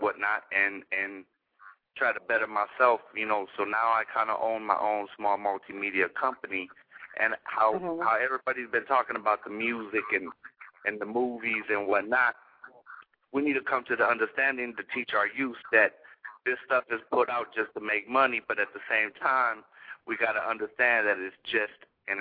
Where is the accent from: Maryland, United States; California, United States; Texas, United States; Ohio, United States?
Texas, United States; moved away; I was in a gang myself growing up in Texas, and my parents moved us up north to kind of break away from that.